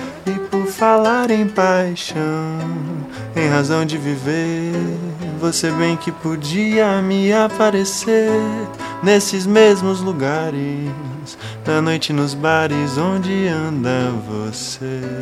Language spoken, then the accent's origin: Portuguese; Botucatu, São Paulo, Brazil; eu sou de Botucatu.